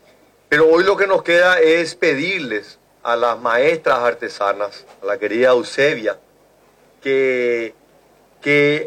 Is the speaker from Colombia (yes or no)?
no; Paraguay; este es un pequeño testimonio de lo que somos capaces los paraguayos